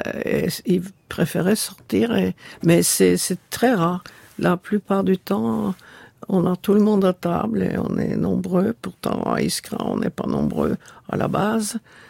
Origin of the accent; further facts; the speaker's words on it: Oslo, Norway; moved away as an adult; mon enfance et ma jeunesse en Norvège, puisque je suis née en Oslo et j'ai vécu jusqu'à l'âge de 19 ans dans ce pays.